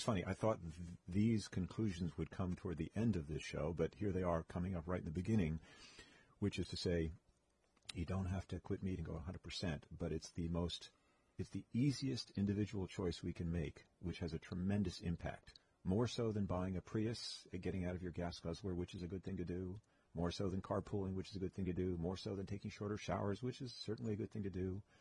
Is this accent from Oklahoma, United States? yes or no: no; New York City, New York, United States; since I was a little kid growing up in New York City and then New York State